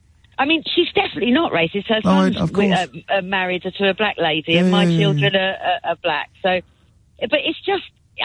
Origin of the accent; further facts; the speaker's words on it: South East England, United Kingdom; moved away as an adult; now in London, United Kingdom; I grew up on the South Coast and I moved to London when I was 19. My family all stayed down on the South Coast.